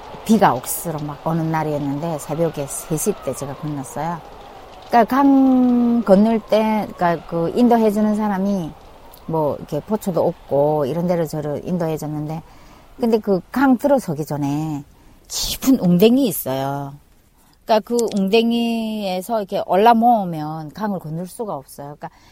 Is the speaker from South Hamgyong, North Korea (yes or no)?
yes; Hamhung, South Hamgyong, North Korea; now in South Korea; 저는 고향은 북한이고요. 함경남도 함흥리에서 제가 그 탈북을 해서 대한민국에 입국해서 지금은 그 대한민국에 잘 정착해서 결혼까지 하고.